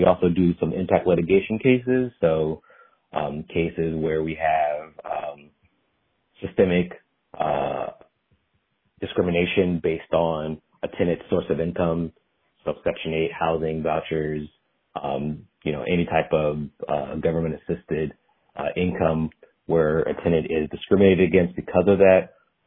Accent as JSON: {"language": "English", "town": "Nashville", "region": "Tennessee", "country": "United States", "said": "No, I'm actually, I'm from Nashville, Tennessee."}